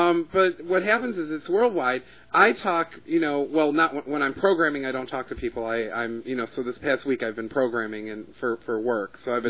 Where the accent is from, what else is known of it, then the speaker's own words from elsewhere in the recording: United States; I've never asserted my USA-ness. You know, I mean, I'm proud of my country